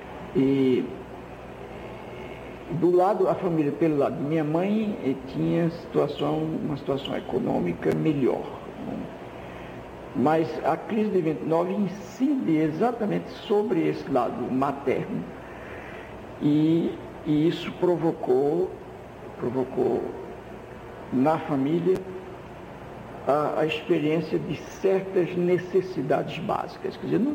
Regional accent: Recife, Pernambuco, Brazil; born there; na velha casa grande onde eu nasci, no estado do encanamento, no Recife

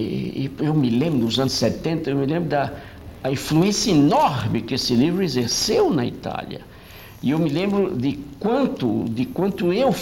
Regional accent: Northeast Region, Brazil; A água morna do mar no Nordeste brasileiro, que é de onde eu venho

